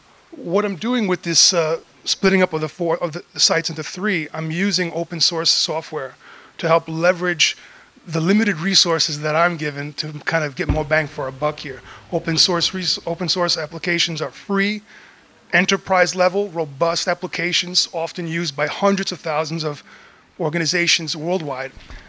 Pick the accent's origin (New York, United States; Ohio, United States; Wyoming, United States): New York, United States; I'm from New York. I can talk fast, but I'll try to talk slow enough for folks to understand.